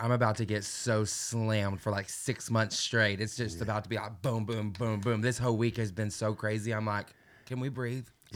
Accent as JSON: {"language": "English", "region": "Arkansas", "country": "United States", "also_born_or_lived": "Tampa, Florida", "moved": "as an adult", "lives_now": "Nashville, United States", "said": "Like I said, I'm originally from Arkansas, and then I moved, after I graduated high school, I moved to Tampa, Florida for a few years."}